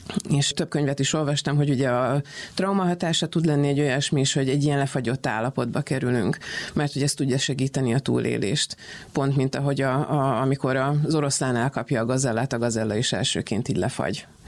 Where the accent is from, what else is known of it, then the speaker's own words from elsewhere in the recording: Vojvodina, Serbia; a veteránok közt nőttünk föl mindannyian ott Vajdaságban.